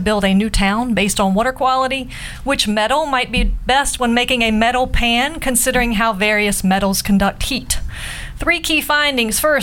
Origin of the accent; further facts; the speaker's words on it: the South, United States; accent: Southern; was that my southern accent?